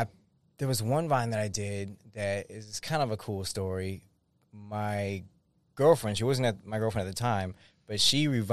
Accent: Massachusetts, United States; I'm from Massachusetts. I started making vines in Massachusetts in 2013.

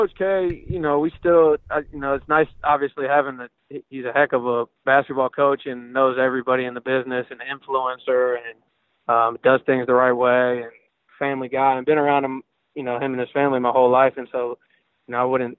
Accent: Durham, North Carolina, United States; just growing up in Durham and being around. We lived right there. I grew up there my whole life

